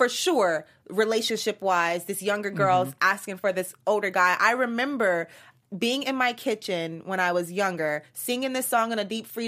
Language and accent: English; Miami, Florida, United States; Now, I'm from Miami, so I used to be at Aventura a lot.